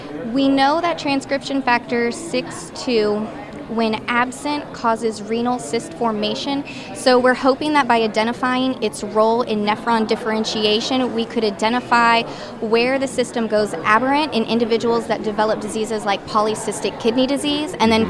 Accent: Louisiana, United States; So originally I'm from Louisiana, and I was really interested in DO programs

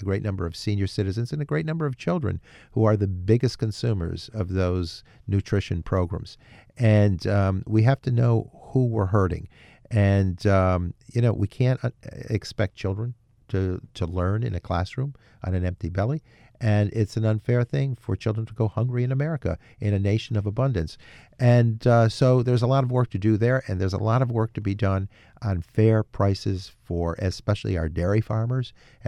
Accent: Amsterdam, New York, United States; Amsterdam, my hometown, Saratoga, Schenectady, Watervliet, Mechanicville, you know, just a number of them, Troy, Rensselaer.

